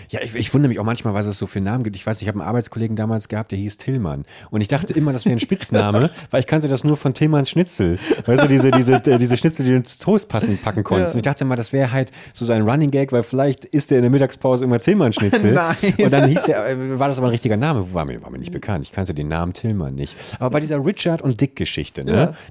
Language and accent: German; Buchholz, Lower Saxony, Germany; bin ich nochmal in meine alte Heimatstadt Buchholz gefahren